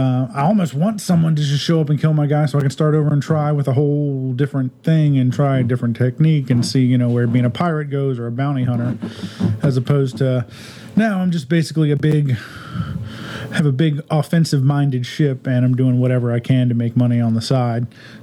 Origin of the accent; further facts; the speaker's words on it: Virginia, United States; from Virginia, and I'm a bit of a RPG sci-fi lover kind of guy.